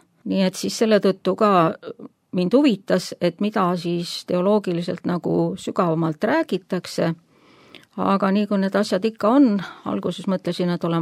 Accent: Tallinn, Harju County, Estonia; Ja ma olen läbi ja lõhki tallinlane. Olen sündinud Tallinnas, kasvanud, koolis käinud ja elan. Aga kuna mu vanemad on nagu maalt pärit, nii-öelda maa inimesed

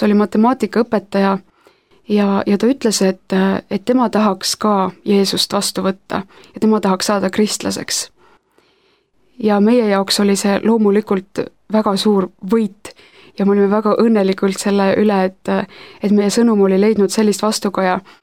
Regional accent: Lihula, Lääne County, Estonia; kuna ma ise olen Lihula kandist pärit ja Kasari kooli lõpetanud, Kasari põhikooli, siis mul on seal kandis tuttavaid.

